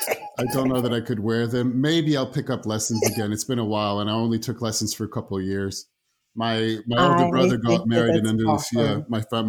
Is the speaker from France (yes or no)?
yes; France; also born or lived in United States; but I was born in the States and raised in France.